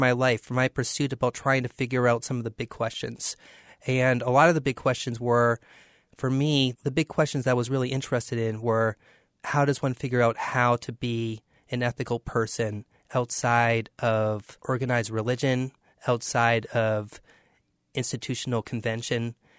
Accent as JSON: {"language": "English", "town": "Boston", "region": "Massachusetts", "country": "United States", "moved": "as an adult", "said": "exhibiting in New England, where I was from, I'm from Boston, I decided to move"}